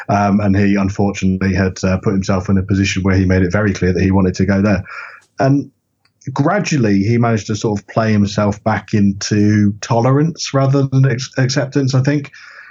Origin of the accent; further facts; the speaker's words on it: Bournemouth, South West England, United Kingdom; So I grew up in Bournemouth